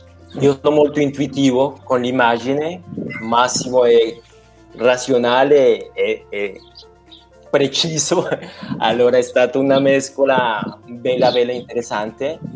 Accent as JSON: {"language": "Italian", "country": "Colombia", "said": "Io vengo dalla Colombia, allora ho anche un approccio un po' diverso culturalmente alla creazione"}